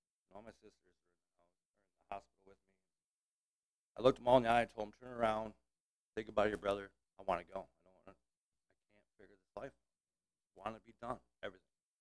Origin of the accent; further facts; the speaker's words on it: Prairie du Chien, Wisconsin, United States; also born or lived in La Crosse; I was born in La Crosse, Wisconsin. I lived on the other side of the river, Prairie du Chien, my whole life.